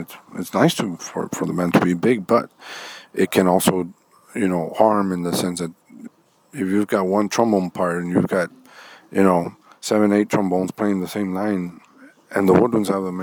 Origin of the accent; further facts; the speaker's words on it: Rio Grande City, Texas, United States; I am from Rio Grande City.